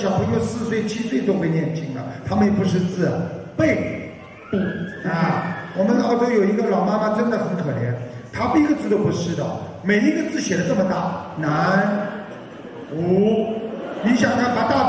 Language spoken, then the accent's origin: Chinese; Fujian, China; 哦，我是福建人啊。